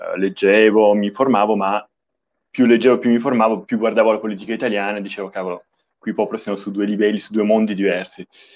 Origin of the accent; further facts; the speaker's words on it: Turin, Piedmont, Italy; ero a Torino, che io sono di Torino